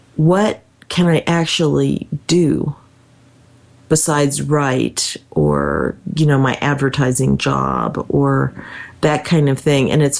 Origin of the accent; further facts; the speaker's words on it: Kansas, United States; I grew up in Kansas.